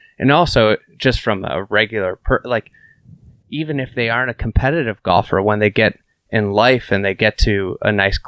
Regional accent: Lake Bluff, Illinois, United States; I grew up in Lake Bluff, so I got to play Shore Acres as a kid.

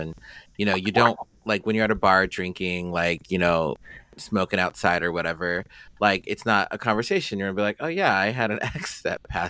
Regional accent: Colorado, United States; cause like I'm from Colorado, like my mom lives in Colorado and stuff like that.

